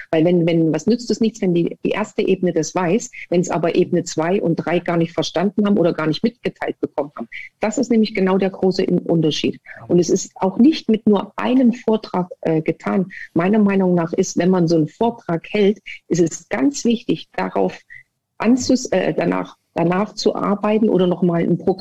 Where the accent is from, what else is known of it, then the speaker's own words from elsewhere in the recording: Sömmerda, Thuringia, Germany; born there; also born or lived in Erfurt; Ich bin geboren in Sommerda und war in Erfurt an der Sportschule.